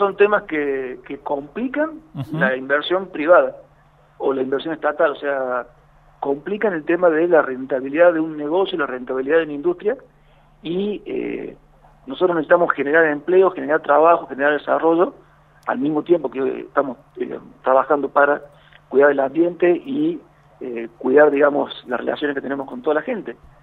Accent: Jujuy, Argentina; Jujuy es muy importante que crezca, somos todos jujeños

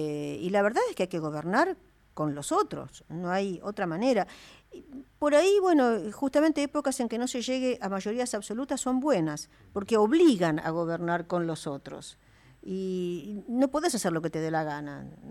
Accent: Argentina; Aceptemos que todos somos argentinos

